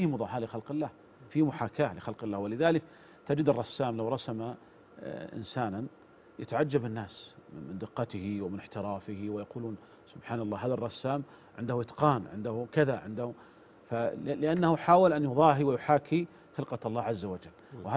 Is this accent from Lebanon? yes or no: no; Saudi Arabia